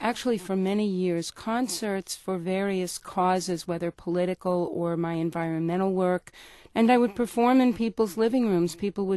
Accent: Brooklyn, New York, United States; also born or lived in Manhattan / Queens; now in Idaho, United States; No, I was born in Manhattan. Yeah. I lived in Queens briefly, but I grew up in Brooklyn.

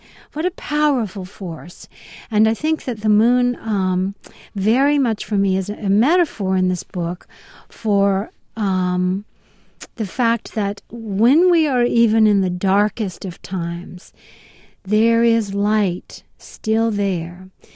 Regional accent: Louisiana, United States; I think everything I write comes from the fact that I'm a Louisiana girl.

